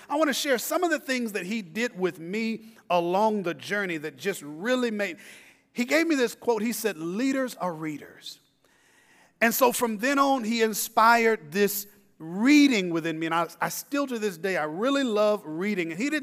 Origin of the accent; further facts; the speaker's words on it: Columbia, Tennessee, United States; If you know anything about country churches, I grew up in Columbia, Tennessee.